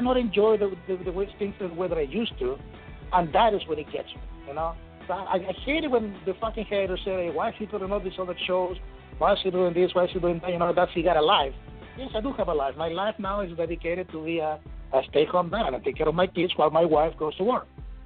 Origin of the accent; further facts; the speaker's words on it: Chile; now in United States; I got the half a scholarship just for kicked and giggled, you know, just because I was from Chile.